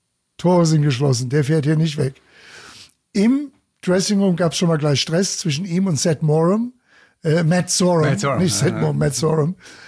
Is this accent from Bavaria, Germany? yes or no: yes; Bavaria, Germany; ich als Bayer